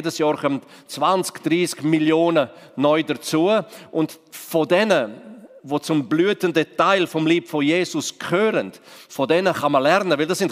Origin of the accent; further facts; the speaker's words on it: Graubünden, Switzerland; bin ich aufgewachsen im Kanton Graubünden, im Engadin, Ober- und Unterengadin. Das ist ganz im Osten, quasi im Balkan vor Schweiz. Dort, wo hinter den sieben Bergen eben.